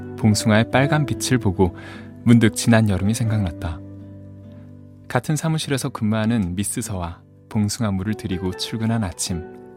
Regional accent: Ulsan, South Korea; 제가 어릴 때 기억나는 게 제가 고향이 울산이잖아요

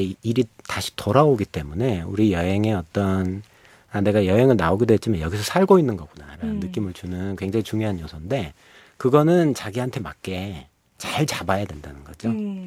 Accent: South Korea; 내가 한국 사람이기 때문에 갖는 그래서 좀 딜레마가 있는 것 같아요.

